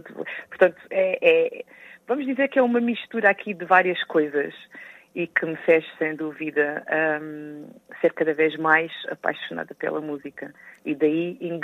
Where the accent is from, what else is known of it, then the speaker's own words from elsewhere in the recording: Lagos, Faro, Portugal; quando ingressei aqui na Banda Filarmónica da cidade de Lagos, que é de onde eu sou